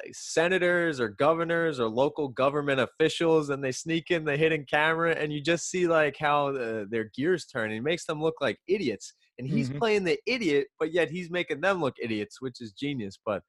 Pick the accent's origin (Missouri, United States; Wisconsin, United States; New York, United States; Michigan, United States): New York, United States; Long Island; We're white dudes from Long Island.